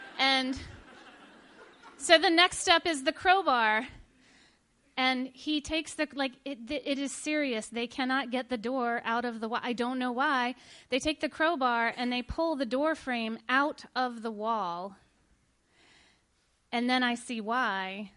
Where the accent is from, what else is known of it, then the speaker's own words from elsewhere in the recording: Richmond, Virginia, United States; I'm from the South, if I didn't say that already. I'm from Richmond. And when you're a boy growing up in the South, you often get guns for your birthday